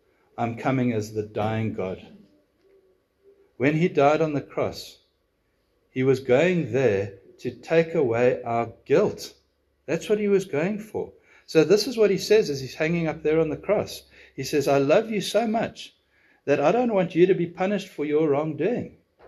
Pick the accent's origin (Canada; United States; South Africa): South Africa; Look, I'm a South African